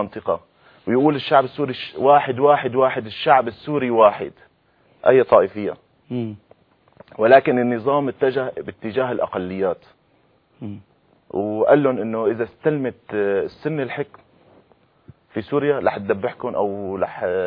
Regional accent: Egypt; فنحن لله الحمد كمصريين نشعر بآلام إخواننا

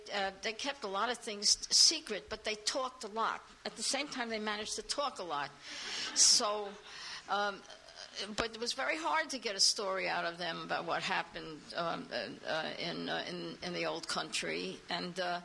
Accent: New York City, New York, United States; I come from the Bronx, and I come from a neighborhood that was very solidly Jewish and Eastern European in every way.

